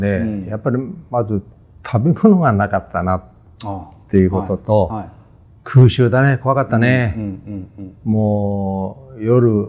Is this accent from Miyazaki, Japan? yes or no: no; Yokohama, Kanagawa, Japan; born there; 横浜の、はい、横浜市神奈川区で。